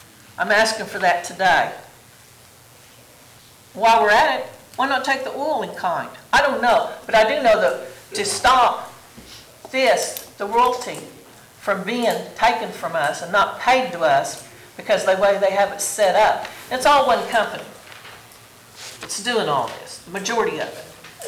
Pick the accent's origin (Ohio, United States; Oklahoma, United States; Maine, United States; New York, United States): Oklahoma, United States; Greyhorse; Well, I am from Greyhorse. I am from Greyhorse.